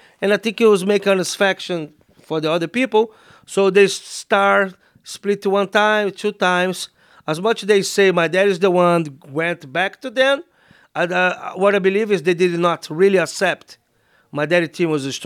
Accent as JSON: {"language": "English", "country": "Brazil", "tie": "born or raised there", "second_language": "English", "said": "wrestling and judo, you know, compete in judo for the Flamengo as a club in R"}